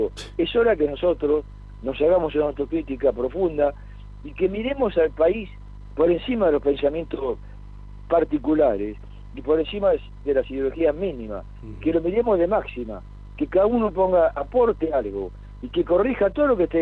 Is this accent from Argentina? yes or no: yes; Argentina; pero muestra cómo somos los argentinos, ¿no?